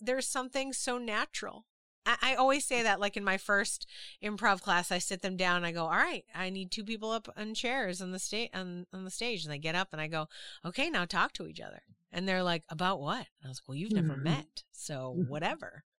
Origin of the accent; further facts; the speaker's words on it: Boston, Massachusetts, United States; When I was a kid, I grew up in Boston, which is, it's not publicized, but it's a very racist place.